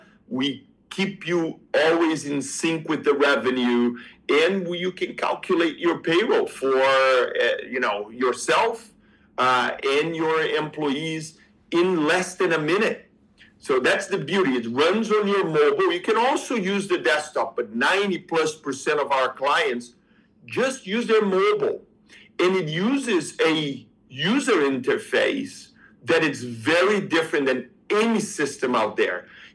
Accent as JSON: {"language": "English", "country": "Brazil", "accent": "Brazilian", "second_language": "English", "said": "I am from Brazil. That's why the accent, started three different startups in Brazil."}